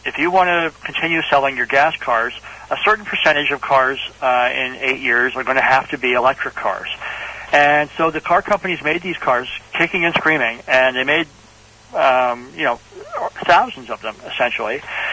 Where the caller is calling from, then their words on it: Santa Monica, California, United States; I'm in Southern California.